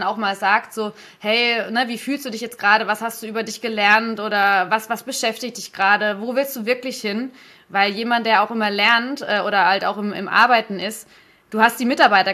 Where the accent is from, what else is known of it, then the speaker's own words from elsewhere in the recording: Adelsheim, Baden-Württemberg, Germany; also born or lived in Stuttgart; Und bin aber zwischen Würzburg und Heilbronn aufgewachsen in so einem, in einer kleineren Stadt. Und da gibt es aber tatsächlich die besten, Adelsheim heißt